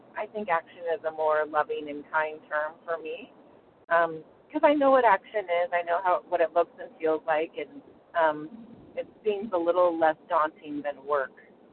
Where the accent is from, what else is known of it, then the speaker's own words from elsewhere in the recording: San Diego, California, United States; I'm from San Diego, California, and I'm a grateful compulsive overeater.